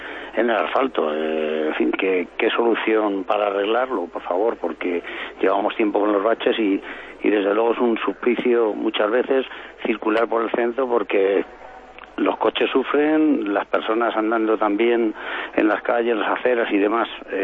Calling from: Ávila, Castile and León, Spain; Soy un ciudadano de Ávila que vive en el centro de la ciudad.

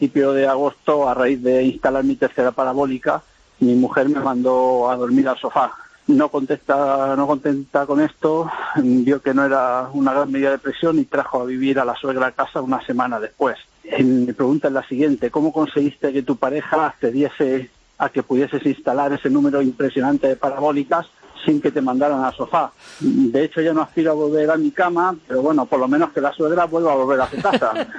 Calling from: Barcelona, Catalonia, Spain; de Barcelona y bueno, hace tiempo que te quiero hacer una pregunta

